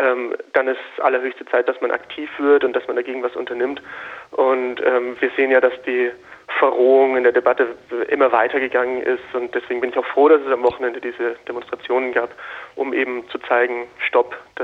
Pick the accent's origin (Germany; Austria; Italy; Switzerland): Germany; Munich, Bavaria; ich komme aus München